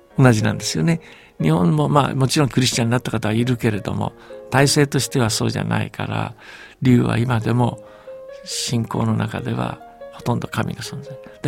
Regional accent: Beijing, China; 例えば僕は北京で育ったんですけども

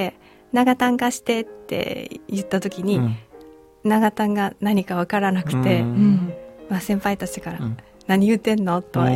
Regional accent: Wakayama, Japan; accent: Wakayama dialect; 私のしゃべる和歌山の言葉は古い言葉が多いので、ちょっと若い割には年寄り臭いよと笑われることがあります。

